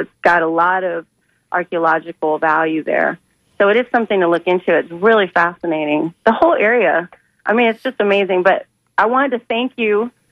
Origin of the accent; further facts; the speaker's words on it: Sarasota, Florida, United States; And I'm in Bowling Green. I grew up in Sarasota. I was born there.